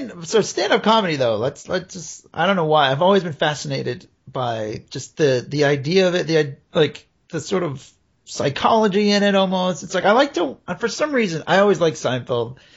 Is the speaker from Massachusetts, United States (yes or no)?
yes; Massachusetts, United States; Yeah, I'm from South of Boston, all right?